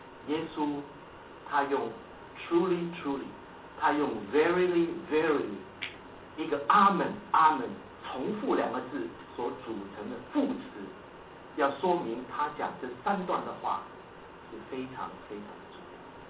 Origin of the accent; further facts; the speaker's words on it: Hong Kong; 好像我们香港人说你有叫沙级